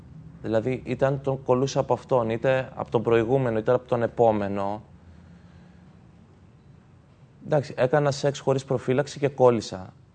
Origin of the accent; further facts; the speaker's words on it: Dea, Central Greece, Greece; moved away; Η καταγωγή μου είναι από Φωκίδα, Δέα Φωκίδος.